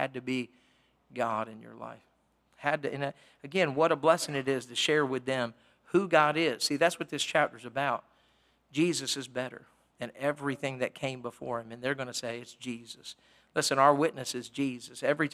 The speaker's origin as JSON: {"language": "English", "town": "Parsonsburg", "region": "Maryland", "country": "United States", "said": "I had to tell him, I'm sorry, I correct myself. I'm from Parsonsburg. … from Parsonsburg, amen?"}